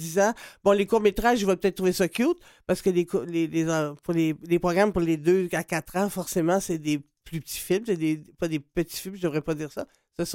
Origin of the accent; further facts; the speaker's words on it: Quebec, Canada; et chez nous, au Québec, les ados, c'est à partir de 13 ans